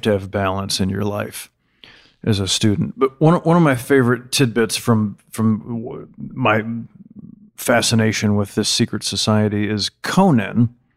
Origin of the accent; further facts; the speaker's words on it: Illinois, United States; I love secret societies, and I grew up in Illinois, and like it was a big deal that I even got to go to a state school, University of Illinois.